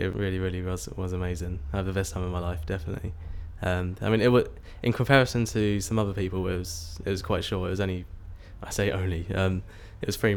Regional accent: Beckenham, London, United Kingdom; my date of birth is the 21st of July 1986 and I'm from Beckenham in South East London.

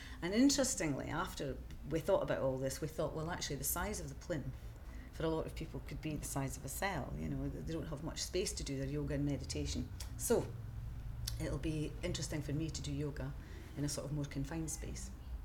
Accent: Dundee, Scotland, United Kingdom; I was born on the 24th of September 1952 and I'm from Dundee in Scotland.

